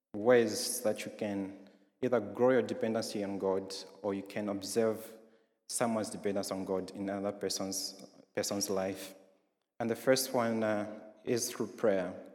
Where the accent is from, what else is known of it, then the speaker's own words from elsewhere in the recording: Zambia; I loved it in Zambia, I think, because it's a Christian nation. I'm from Zambia